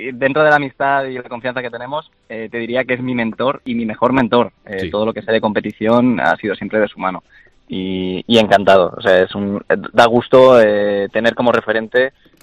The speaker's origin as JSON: {"language": "Spanish", "town": "Valencia", "region": "Valencian Community", "country": "Spain", "tie": "born there", "said": "yo soy nacido en Valencia, ¿sí?, de aquí de la tierra"}